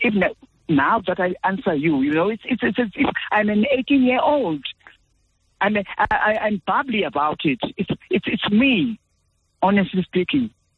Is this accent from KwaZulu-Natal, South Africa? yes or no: no; King William's Town, Eastern Cape, South Africa; on my mother's side, we grew up in King William's Town in Ginsberg location, the same group, Ginsberg location, where we stayed on the same street, Zawla Street.